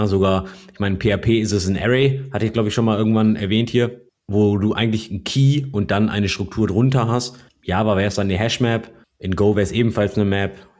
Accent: North Rhine-Westphalia, Germany; Ich komme aus dem Pott. Wir haben eine ganze Menge Bäume inzwischen, aber wir lieben auch den Stahl.

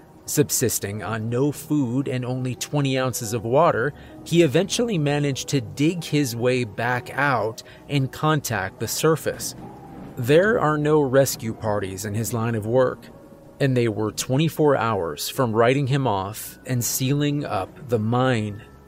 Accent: West Virginia, United States; I'm from West Virginia. My pronunciation of everything is kind of a mess by default, so I'm probably just not saying it correctly.

